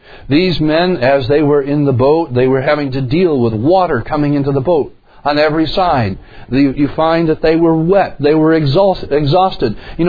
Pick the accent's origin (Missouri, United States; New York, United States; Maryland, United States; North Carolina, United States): New York, United States; I remember growing up in New York, sometimes you have combinations of these things, living on the lake.